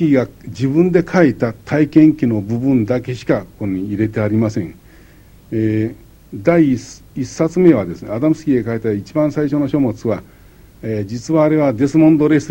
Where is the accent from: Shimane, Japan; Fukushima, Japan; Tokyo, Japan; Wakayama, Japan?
Shimane, Japan; moved away; 私の郷里の島根県の増田の近くの浜田というところの